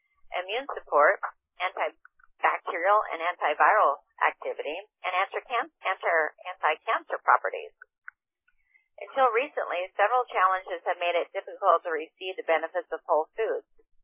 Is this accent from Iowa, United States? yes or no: yes; Iowa, United States; I grew up in Iowa, so, you know, it's like you're either praying for rain, doing the rain dance outside, or you're praying for it to stop because there's too much.